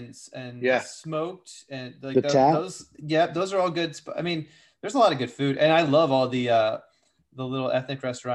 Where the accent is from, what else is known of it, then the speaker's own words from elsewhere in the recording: Indiana, United States; And I'm from Southern Indiana. So I know it is the exception, not the rule.